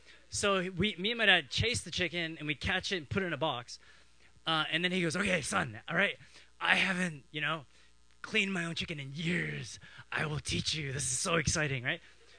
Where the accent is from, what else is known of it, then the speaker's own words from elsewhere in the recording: Toronto, Ontario, Canada; I was growing up in Toronto. We lived on the edge of the city. So picture Toronto, subdivision, and then farms. We were at the edge there.